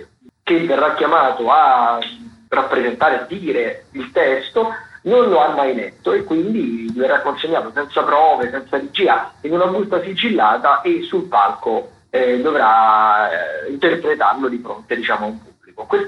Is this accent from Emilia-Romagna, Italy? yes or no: no; Sicily, Italy; siamo dalla Sicilia, veniamo dalla Sicilia ovviamente